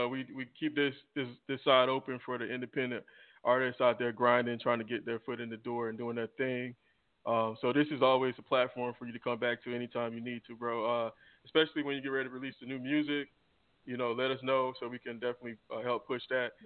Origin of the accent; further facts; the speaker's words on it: Florida, United States; back in Florida, that happened in my hometown. It's crazy incident. Put us on the map for a little bit